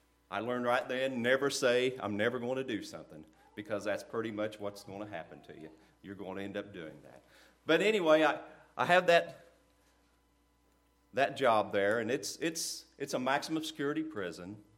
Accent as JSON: {"language": "English", "region": "Illinois", "country": "United States", "tie": "born or raised there", "said": "And I grew up here in Southern Illinois, and we know we're kind of sheltered here."}